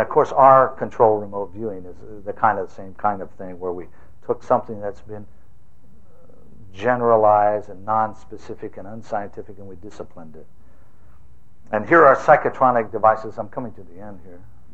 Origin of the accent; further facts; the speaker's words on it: Fort Huachuca, Arizona, United States; the head of which is near my hometown, down in Fort Huachuca, Arizona.